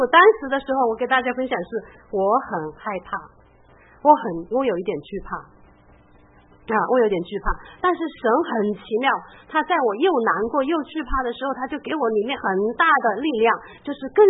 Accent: China; now in Canada; 其实我们刚刚来加拿大的时候是住在那种也是租的房子

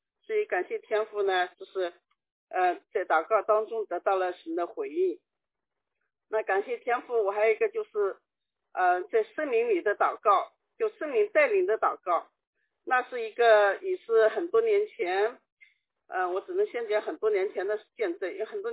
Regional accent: China; 那个好像我们中国人有个就是星期五的查经小组呢有矛盾

